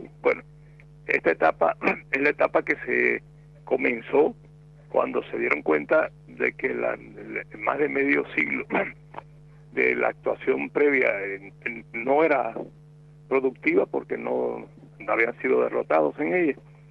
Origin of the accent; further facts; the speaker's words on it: Cuba; pero nosotros no somos de Estados Unidos. Es una medida de guerra porque sin declararnos la guerra nos la aplican a nosotros